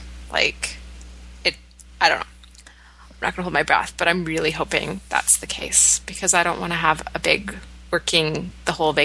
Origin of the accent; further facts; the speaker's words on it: Canada; accent: Canadian; I don't know if I will have been there enough for my accent to come back full force, but I'll do my best.